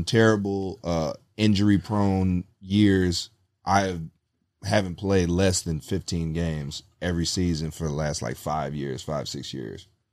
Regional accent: Cleveland, Ohio, United States; I'm from Cleveland, Ohio, man.

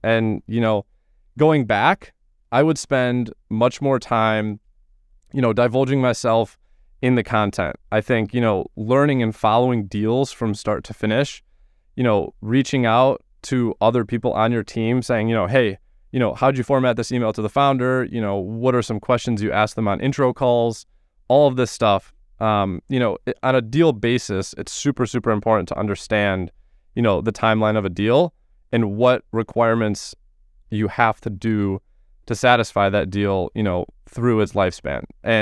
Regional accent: Michigan, United States; I go to UConn, but I'm actually from Michigan

